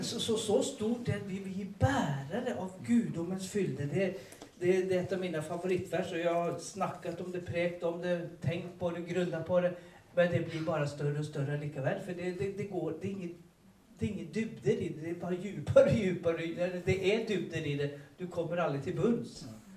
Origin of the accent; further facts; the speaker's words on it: Stockholm, Stockholm County, Sweden; jag är uppvuxen i Philadelphia, Stockholm.